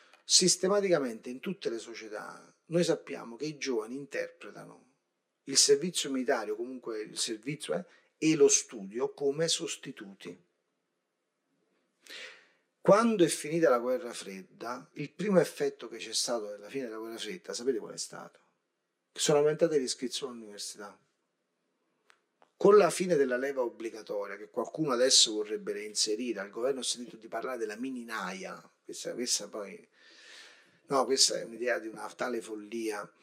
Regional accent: Avellino, Campania, Italy; Io sono di Avellino, dopo il terremoto di Irpinia, noi siamo un esperimento naturale

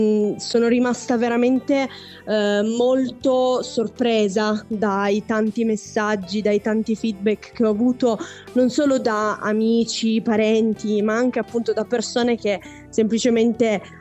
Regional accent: Coazze, Piedmont, Italy; un produttore del mio paese, di Coazze, in provincia di Torino, appunto, che è il paese da cui vengo

